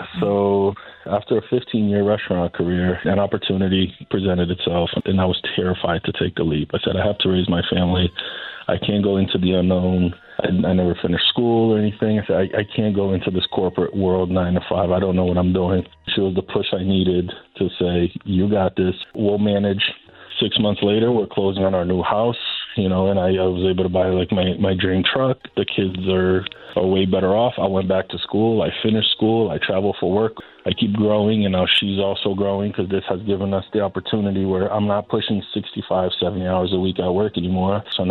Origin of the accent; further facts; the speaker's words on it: Brazil; moved away; I'm an immigrant. I was born and raised in Brazil, and I migrated here in 96. I'm legal.